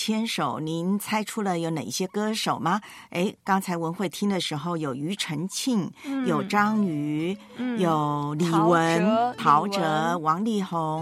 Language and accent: Chinese; Taiwan; 在我的老家台湾呢